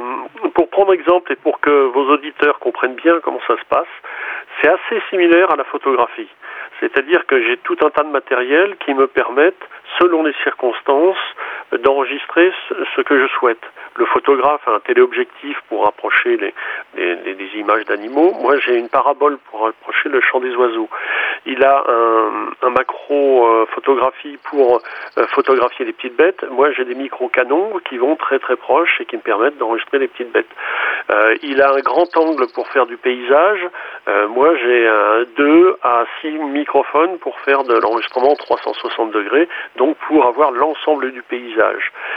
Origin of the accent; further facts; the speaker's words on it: Auvergne-Rhône-Alpes, France; je suis revenu chez moi dans la Drôme